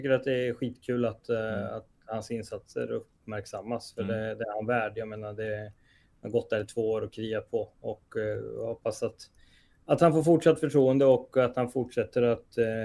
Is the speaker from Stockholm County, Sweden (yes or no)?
no; Degerfors, Örebro County, Sweden; Så att jag är inte född och uppvuxen i Degerfors, men jag är uppvuxen i Degerfors.